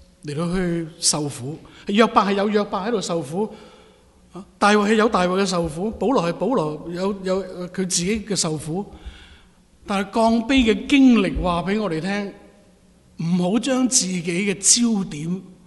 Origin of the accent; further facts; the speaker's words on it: Hong Kong; moved away as an adult; now in Canada; 我在70年代我来加拿大的时候，当我读完第一年的大学，因为有一些愚昧的事情发生了，那就要回香港来重新申请我那个 student visa 学生签证。